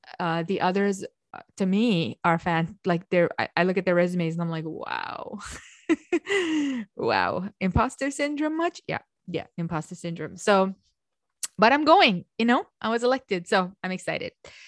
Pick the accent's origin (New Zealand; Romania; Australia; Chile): Romania; growing up in Romania, the way we read is the way it's written.